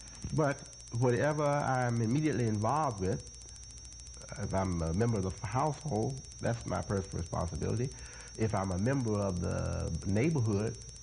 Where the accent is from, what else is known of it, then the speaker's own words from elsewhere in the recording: Chicago, Illinois, United States; And I'm also a citizen of Chicago. I'm from Chicago.